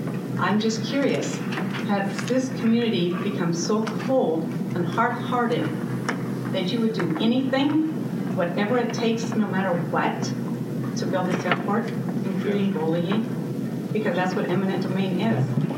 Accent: Leighton, Iowa, United States; I'm from Leighton, Iowa.

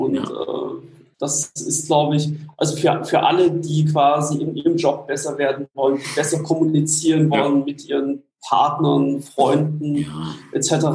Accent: Annaberg, Saxony, Germany; born there; Ich komme aus dem Osten, bin in Ostdeutschland geboren, in Annaberg, im schönen Erzgebirge.

